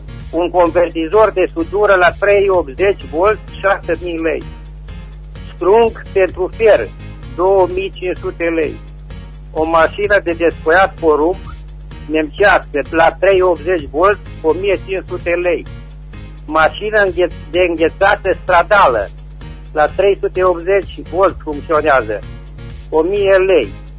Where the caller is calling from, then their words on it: Răchita, Timiș County, Romania; sunt din Răchita, județul Timiș.